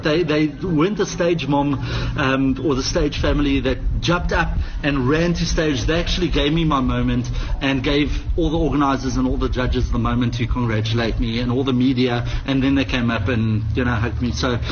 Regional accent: South Africa; So I said, yes, I am, but I'm South African Bachelor of the Year.

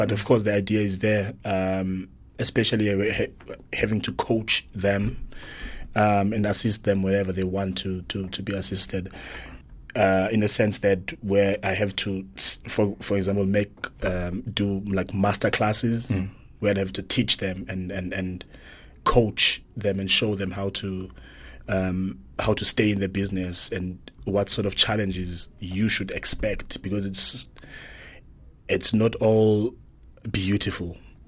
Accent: South Africa; first language Xhosa; English is a second language; And the fact that I'm South African, that music rings to me, you know, because I can relate to that music.

